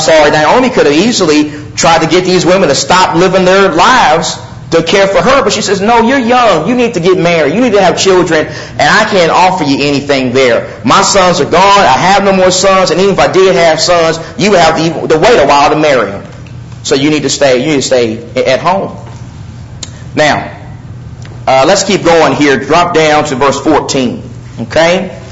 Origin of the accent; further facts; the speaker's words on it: Texas, United States; I'm from Texas, so it may be kind of close, but it's not quite like that.